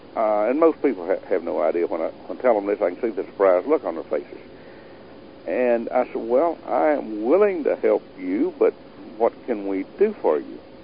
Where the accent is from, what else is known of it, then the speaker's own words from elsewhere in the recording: United States; accent: hillbilly; They might not understand my hillbilly accent.